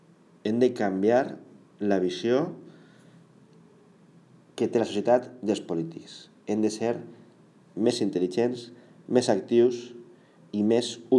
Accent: Valencian Community, Spain; per a donar respostes als diferents problemes que tenim els valencians.

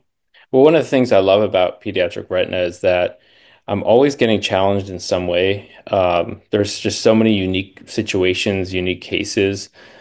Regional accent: California, United States; And he heard I'm from Southern California.

